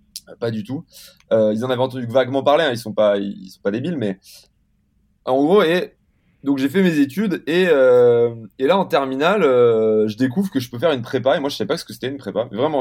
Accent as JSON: {"language": "French", "country": "Italy", "said": "un mec me se fout de ma gueule parce que je suis italien"}